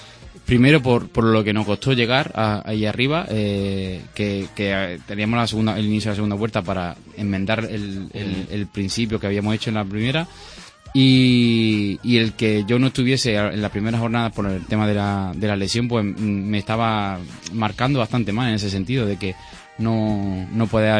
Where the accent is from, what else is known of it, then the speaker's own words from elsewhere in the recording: Córdoba, Andalusia, Spain; Yo soy de Córdoba y el Carnaval de Cádiz me pilla bastante lejos